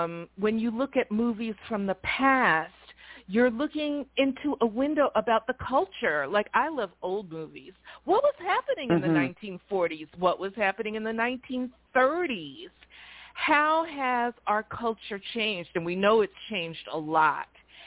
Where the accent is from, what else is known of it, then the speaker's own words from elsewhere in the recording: New York, United States; I'm originally from New York. I have all that New York culture.